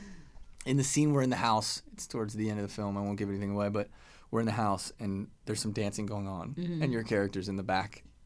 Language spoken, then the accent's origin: English; Omaha, Nebraska, United States; born there; now in Los Angeles, United States; I was born in Omaha, Nebraska.